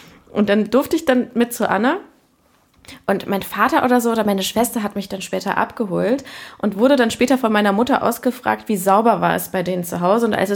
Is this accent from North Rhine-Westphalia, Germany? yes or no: yes; Cologne, North Rhine-Westphalia, Germany; ich bin in Köln-Kalk aufgewachsen